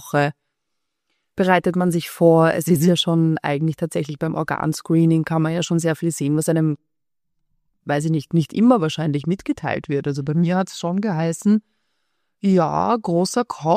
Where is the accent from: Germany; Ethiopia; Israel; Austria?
Austria; Vienna; ich bin ja eine typische Wiener Gantlerin